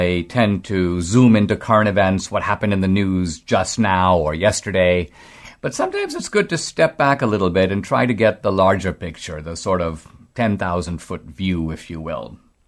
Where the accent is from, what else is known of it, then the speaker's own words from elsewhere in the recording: India; moved away as an adult; now in United States; When I came from India to America in 1978, India was stagnant and America was it.